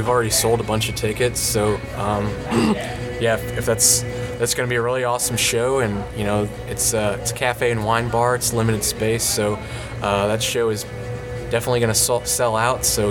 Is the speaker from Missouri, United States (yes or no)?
yes; Troy, Missouri, United States; Now, see, I grew up in Troy, Missouri, for those that may not know. So, pretty small town